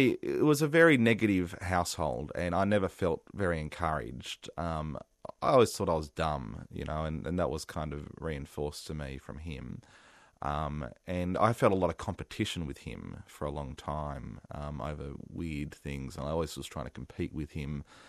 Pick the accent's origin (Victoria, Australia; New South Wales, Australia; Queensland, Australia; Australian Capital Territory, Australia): New South Wales, Australia; I grew up in the Blue Mountains.